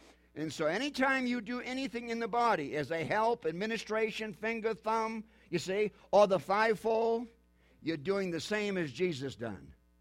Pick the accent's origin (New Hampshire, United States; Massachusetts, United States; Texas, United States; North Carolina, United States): New Hampshire, United States; I'm from New Hampshire.